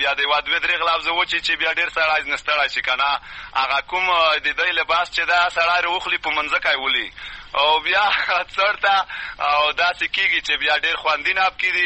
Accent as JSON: {"language": "Pashto", "town": "Matak", "region": "Khost", "country": "Afghanistan", "said": "زه خپل د خوست ولایت د تڼۍ ولسوالۍ د متک کلي اوسیدونکی"}